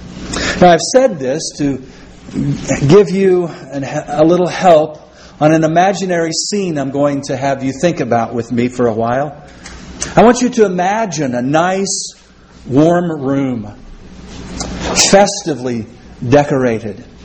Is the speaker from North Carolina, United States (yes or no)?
no; Kansas, United States; born there; I was born in Kansas, but my folks were from Oklahoma